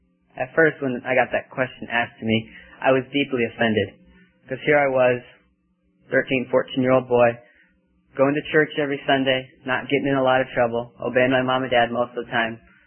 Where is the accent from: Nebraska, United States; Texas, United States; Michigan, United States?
Nebraska, United States; Omaha; I'm from Omaha, Nebraska. I'm 19 years old, and I actually come from a divorced home.